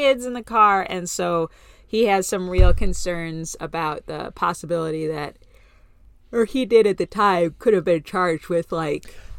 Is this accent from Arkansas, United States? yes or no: no; Berwyn, Illinois, United States; born there; And I was born in Berwyn. And these are all very close to each other.